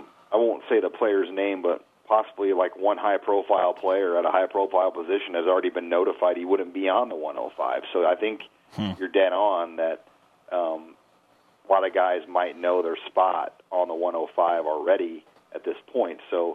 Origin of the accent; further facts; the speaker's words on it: Nebraska, United States; I'm a Rosenblatt guy. I grew up around Rosenblatt. I worked my first job at Rosenblatt